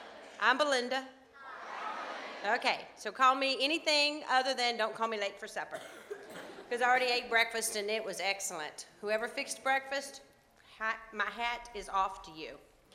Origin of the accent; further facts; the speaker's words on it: Alabama, United States; now in Northern US; I'm always excited to go south. I'm from Alabama. I'm a missionary to the north, to those blank Yankees.